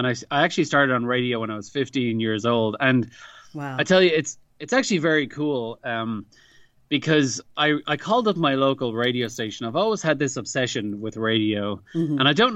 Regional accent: Dublin, Leinster, Ireland; now in United States; I am originally from Dublin in Ireland, and I moved to the U.S. 7 years ago.

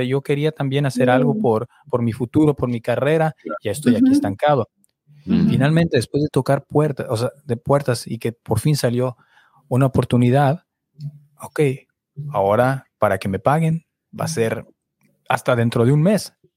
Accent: Morelia, Michoacán, Mexico; Yo soy de Morelia.

